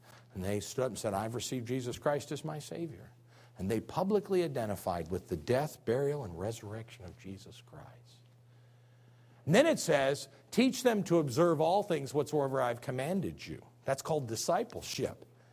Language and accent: English; Illinois, United States; I'm a hick from Illinois, man. All we got out there is some trees that big.